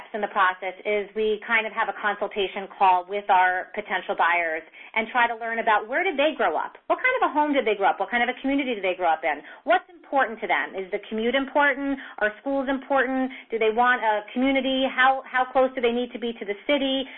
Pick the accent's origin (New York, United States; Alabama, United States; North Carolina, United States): New York, United States; we were raised in Westchester, so when we started our search, we wanted to go back where we grew up.